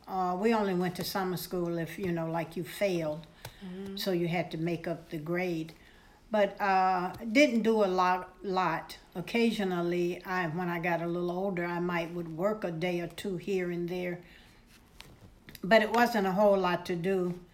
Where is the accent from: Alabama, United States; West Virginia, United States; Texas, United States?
Alabama, United States; Birmingham; I grew up in Birmingham, Alabama, and I attended school, elementary and high school there.